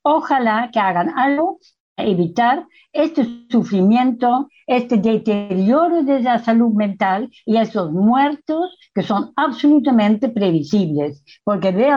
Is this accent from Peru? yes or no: no; Netherlands; Spanish is a second language; Yo soy holandesa, todavía lo soy.